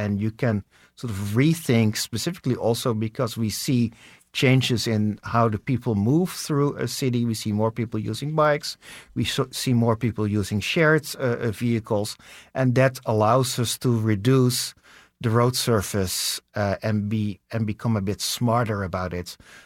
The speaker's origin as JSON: {"language": "English", "country": "Netherlands", "said": "I am from the Netherlands"}